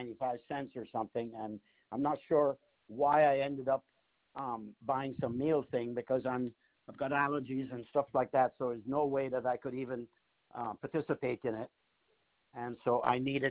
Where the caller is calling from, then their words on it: Michigan, United States; And I'm calling you from Michigan.